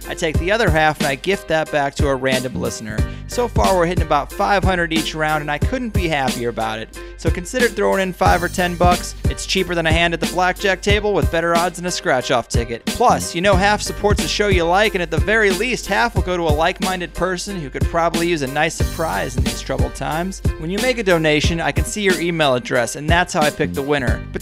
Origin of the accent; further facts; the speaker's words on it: Midwest, United States; I grew up in the Midwest, and I didn't really have any black friends until college